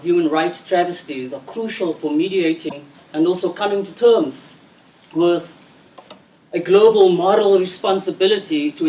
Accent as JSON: {"language": "English", "country": "South Africa", "tie": "born there", "said": "I was born in South Africa at the time."}